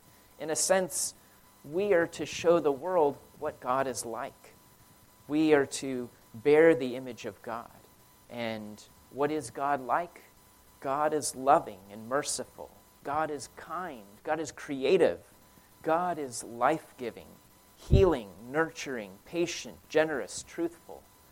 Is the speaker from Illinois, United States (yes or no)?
no; Cincinnati, Ohio, United States; I grew up in Cincinnati and grew up going to the Catholic Church, raised in that.